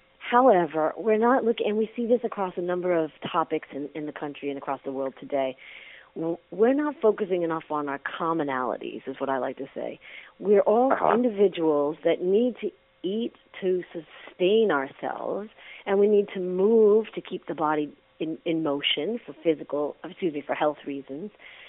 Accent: Massachusetts, United States; So I was already dancing growing up outside of Boston and grew up in mom's dancing school. I was doing performances in the local Boston Nutcracker.

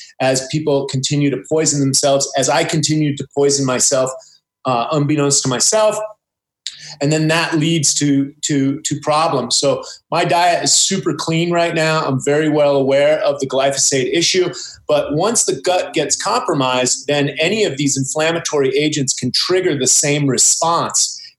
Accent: United States; Well, I grew up as an American, and I was weaned on, you know, Captain Crunch and Pop-Tarts and TV dinners. You know, I grew up in the 70s.

